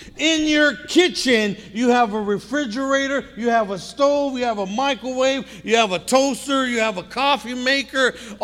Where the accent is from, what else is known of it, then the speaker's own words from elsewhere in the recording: East Los Angeles, California, United States; I was born and raised in East LA. I lived in the projects. I grew up in the neighborhood. That's the barrio I got into. East LA projects called Dogtown Projects.